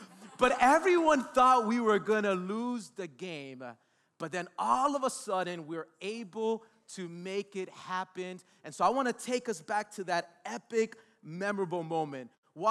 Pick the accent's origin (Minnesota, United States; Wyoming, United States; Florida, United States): Florida, United States; Miami; You know, being that I was born and raised in Miami, I've been a Miami Heat fan since I was a little boy